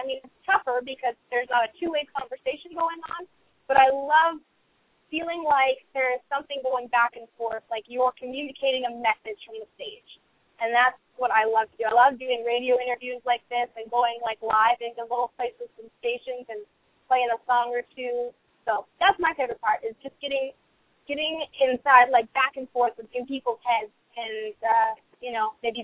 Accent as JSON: {"language": "English", "town": "Calgary", "region": "Alberta", "country": "Canada", "lives_now": "Nashville, United States", "said": "Their cultures are pretty similar from Calgary to Nashville."}